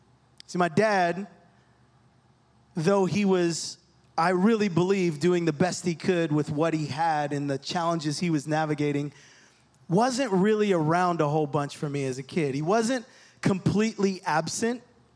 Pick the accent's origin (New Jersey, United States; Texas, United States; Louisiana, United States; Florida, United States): New Jersey, United States; I grew up in New Jersey. My parents were never married.